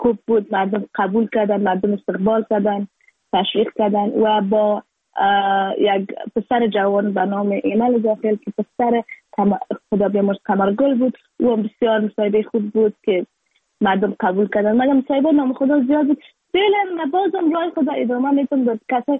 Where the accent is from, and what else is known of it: Afghanistan